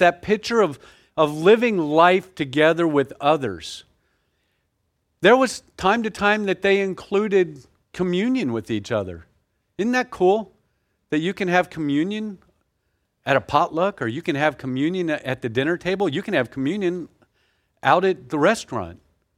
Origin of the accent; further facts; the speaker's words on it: the South, United States; I'm from the South. I don't know if y'all know that or can tell by some of my unusual language.